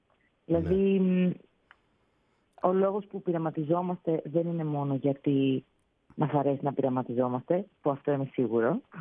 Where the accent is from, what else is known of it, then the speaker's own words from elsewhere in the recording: Athens, Attica, Greece; born there; Ναι, γεννήθηκα στην Αθήνα.